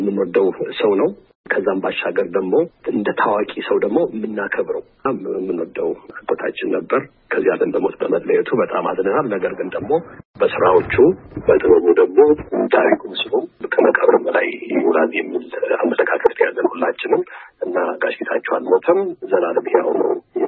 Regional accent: Ohio, United States; እኔ እዚያ አሜሪካን ሀገር ነው ተወልጄ ያደግኩት።

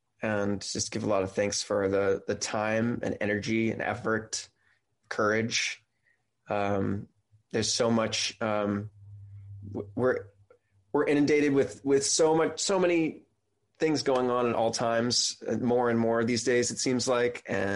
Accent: Ohio, United States; now in California, United States; Yeah, well, I'm from Ohio, but I live in California now

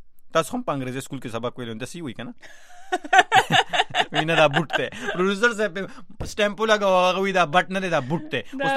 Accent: Kabul, Afghanistan; له کابل نه یم.

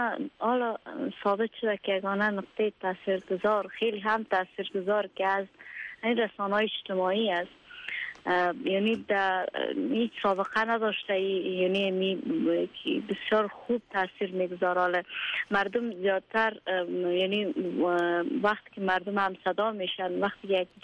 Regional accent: Afghanistan; ما افغان هستیم و کمتر در المپیک یعنی ظاهر میشن

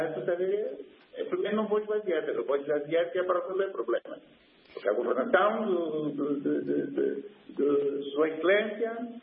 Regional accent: Angola; Olha, eu sou angolano.

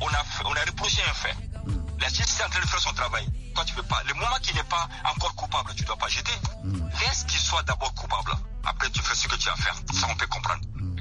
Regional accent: Mali; en tant que Malien

